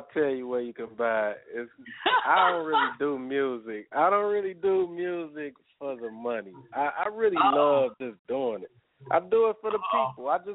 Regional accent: Chicago, Illinois, United States; that's what you asked me earlier about growing up in Chicago. That's where that growing up in Chicago comes in at, right there.

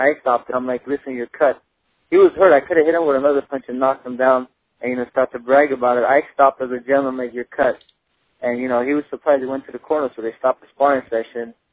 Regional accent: Glendale, United States; it's in my hometown of Glendale. And I represent Glendale

